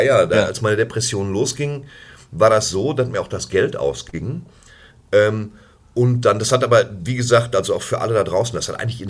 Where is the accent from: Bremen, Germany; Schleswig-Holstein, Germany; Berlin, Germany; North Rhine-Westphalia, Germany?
North Rhine-Westphalia, Germany; Dortmund; Ich hoffe, dass es immer noch die Leute sind, wo ich herkomme